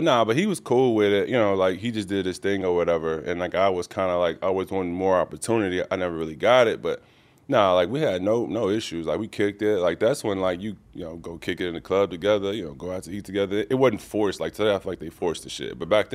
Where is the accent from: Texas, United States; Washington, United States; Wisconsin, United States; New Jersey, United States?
Texas, United States; Dallas; my first game was against Dallas, which was kind of cool for me because I'm from Dallas